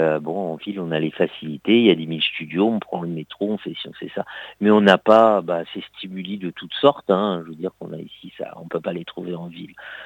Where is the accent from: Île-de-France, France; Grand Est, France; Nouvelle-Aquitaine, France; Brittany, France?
Île-de-France, France; Paris; même si moi je suis parisien